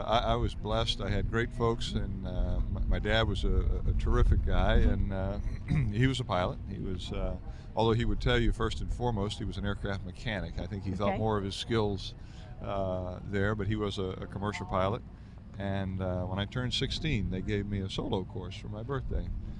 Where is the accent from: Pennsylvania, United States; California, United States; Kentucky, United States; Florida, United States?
Florida, United States; Coral Gables; born there; I was born in South Florida, in Coral Gables, actually, but learned to fly here.